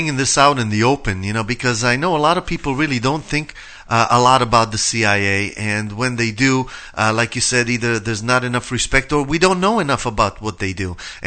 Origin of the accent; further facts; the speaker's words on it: Israel; I'm originally from Israel, and I remember that. I wasn't alive when the country became independent